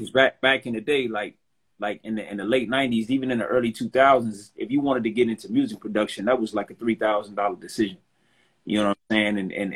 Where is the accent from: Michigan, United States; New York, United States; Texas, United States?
Michigan, United States; Detroit; I'm an artist, man. Like I said, I'm from Detroit.